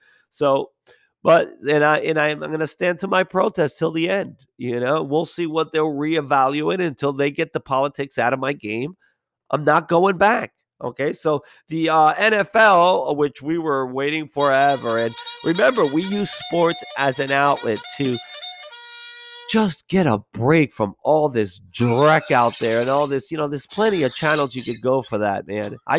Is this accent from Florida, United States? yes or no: yes; Fort Lauderdale, Florida, United States; I'm from South Florida, man, and my Fort Lauderdale